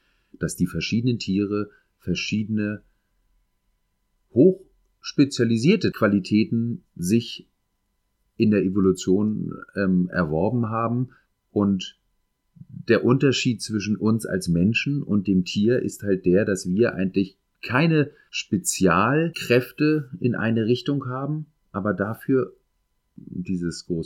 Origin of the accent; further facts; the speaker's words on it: Northern Germany, Germany; ich komme aus Norddeutschland und deswegen bin ich hier verwurzelt und hier verhaftet